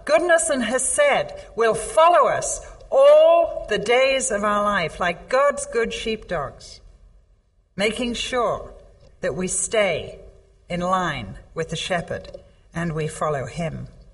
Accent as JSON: {"language": "English", "region": "England", "country": "United Kingdom", "said": "Now, I see another picture here because I'm English."}